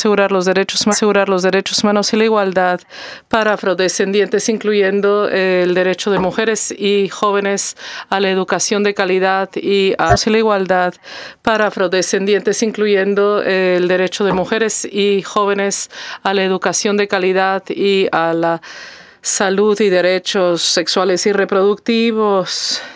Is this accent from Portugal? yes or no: yes; Portugal; Spanish is a second language; yo soy portuguesa